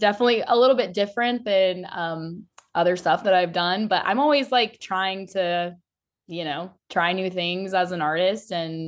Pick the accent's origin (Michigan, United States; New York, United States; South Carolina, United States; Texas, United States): Texas, United States; and he knew that I was from Texas. I'm a big Dallas Cowboys fan.